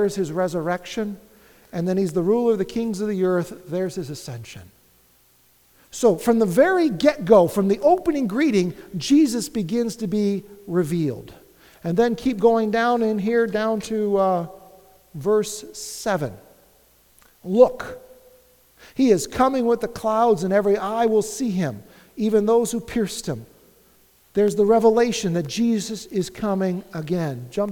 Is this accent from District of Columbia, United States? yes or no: no; Webster, New York, United States; I lived in Rochester, born and raised in Webster near Rochester, and we'd have a chance to go to Lake Ontario and over to Niagara Falls.